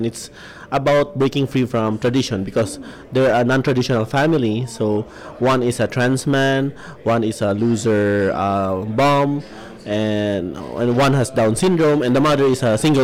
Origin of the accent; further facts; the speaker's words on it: Philippines; I'm from the Philippines